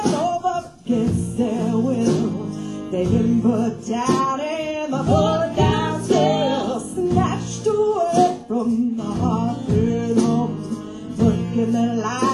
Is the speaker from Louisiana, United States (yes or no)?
no; Philadelphia, Pennsylvania, United States; From the Philly area.